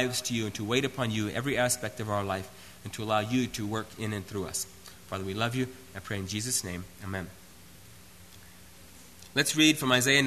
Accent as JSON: {"language": "English", "country": "United States", "tie": "born or raised there", "said": "growing up in America, I just remember growing up Amish, it was a sin to be patriotic."}